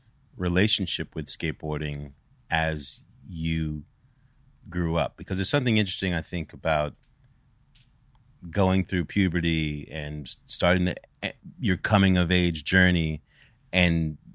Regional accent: Staten Island, New York, United States; Yeah, I grew up in Staten Island.

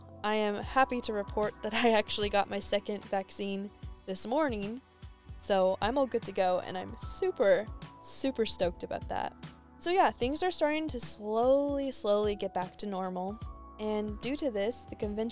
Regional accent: San Diego, California, United States; I know personally as a kid growing up in San Diego

